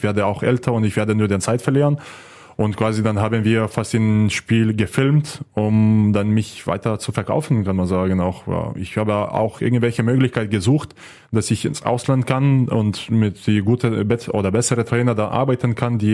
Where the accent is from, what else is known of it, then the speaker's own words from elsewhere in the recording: Lithuania; German is a second language; also born or lived in Germany; ich bin da in Deutschland geboren. Aber zwar dann, als ich ganz klein war, noch zurück nach Litauen gezogen. Weil wir wollten, dass ich als Litau aufwachse.